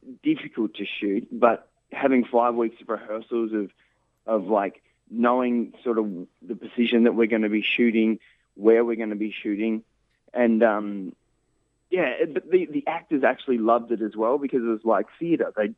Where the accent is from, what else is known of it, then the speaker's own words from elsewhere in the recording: Kerang, Victoria, Australia; And we'll do it in Kerrang. I'm originally from Kerrang.